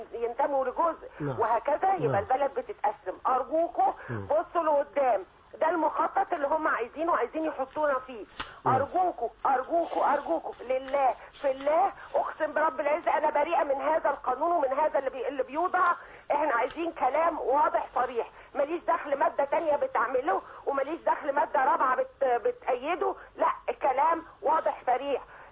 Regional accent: Egypt; أنا مصرية عادية، مواطنة عادية من العوام

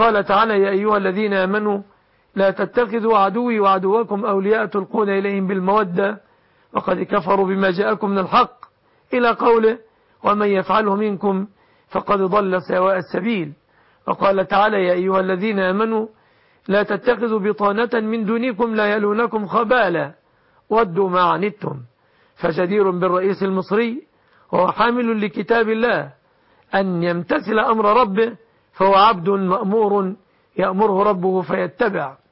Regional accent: Egypt; أن يحفظ بلادنا مصر

